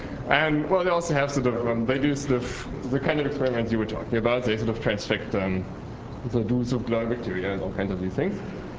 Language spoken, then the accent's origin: English; Germany; and I'm from Germany.